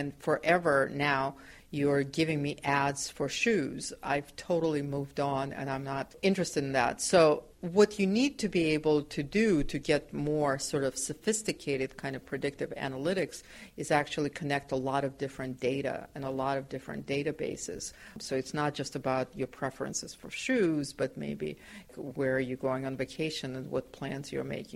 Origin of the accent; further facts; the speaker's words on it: Ukraine; I think to me the century looked really hopeful in many ways because, you know, I grew up, my family survived World War II